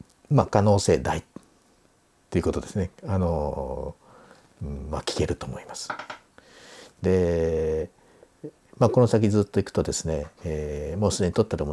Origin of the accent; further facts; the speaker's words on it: Okazaki, Aichi, Japan; これ、FM 岡崎、まあ、今 FM 笑顔っていう名前になったらしいんですが、まあ、私の田舎の、放送局ですが